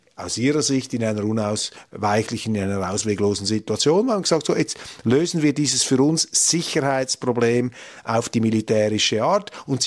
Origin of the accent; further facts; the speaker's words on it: Switzerland; Aber ich, Entschuldigung, als Schweizer lasse mir jetzt sicher nicht befehlen von einer EU oder sonst irgendjemandem